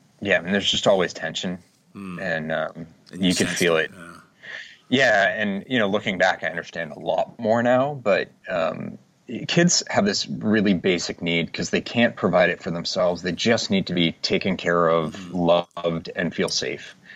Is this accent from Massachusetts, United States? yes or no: yes; Boston, Massachusetts, United States; Yeah, I was born in Boston, raised, you know, just outside the city, but Boston area. And I was the youngest of four.